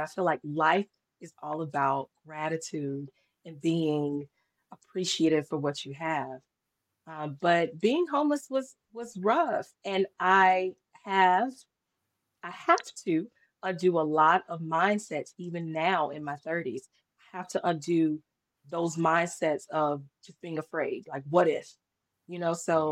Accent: North Carolina, United States; And so I'm from North Carolina, and she ended up getting a job with the state in another city, which was like, that was huge.

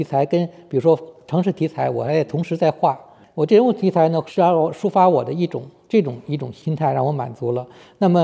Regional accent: China; 就是作为一个中国人来说，其实呢离那个差距是很远的。

